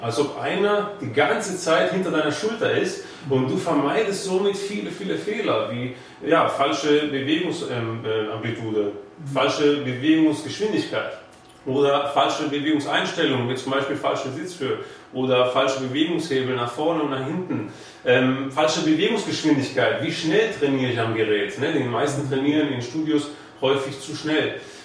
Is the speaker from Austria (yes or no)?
no; Greece; now in Raeren, Belgium; Ich komme aus Raren, also dem benachbarten Belgien, ich lebe seit 21 Jahren dort, früher meine Kindheit verbracht in Griechenland